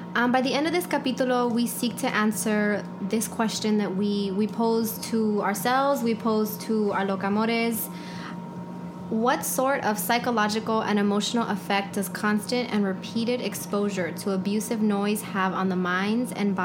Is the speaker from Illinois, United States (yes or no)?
no; Los Angeles, California, United States; as we are both from Los Angeles, we're living in different parts of LA. We record here in Boyle Heights